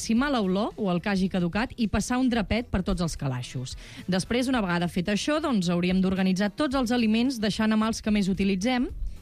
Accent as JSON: {"language": "Catalan", "region": "Catalonia", "country": "Spain", "said": "jo soc més catalana que res."}